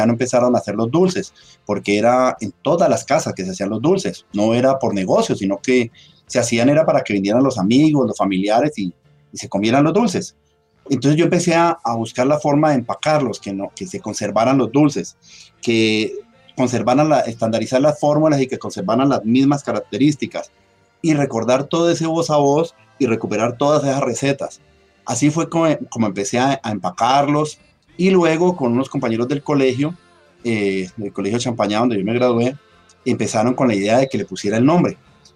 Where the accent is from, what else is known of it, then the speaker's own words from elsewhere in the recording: Popayán, Cauca, Colombia; Yo soy de aquí, oriundo de la ciudad de Popayán, nacido aquí en Popayán. Estudié en la Universidad del Cauca